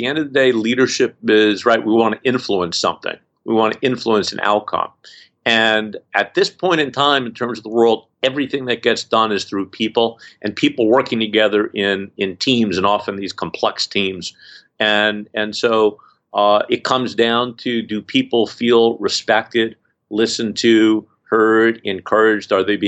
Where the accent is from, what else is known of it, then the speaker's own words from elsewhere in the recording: Brooklyn, New York, United States; So I was a kid growing up in Brooklyn. I was about 10 in 68, 69.